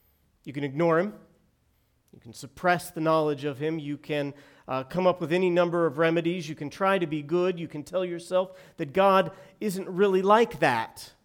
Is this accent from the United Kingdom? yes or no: no; San Diego, California, United States; Now, growing up in San Diego, we had an additional season you might not be aware of, or you may.